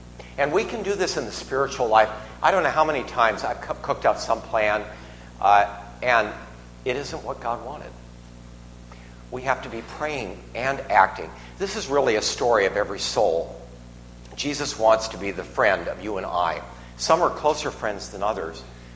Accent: Cleveland, Ohio, United States; But I'm from Cleveland, so anyway, it's all right. For a good cause, I'll go back to Cleveland, you know.

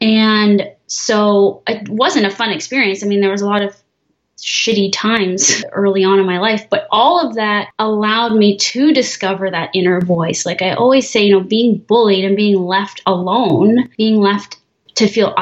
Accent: Canada; I always just said half white, half Japanese. And yeah, I mean, I'm pretty Canadian. I didn't really grow up with a lot of traditional Japanese culture or heritage. My grandparents aren't even from Japan. They were from BC.

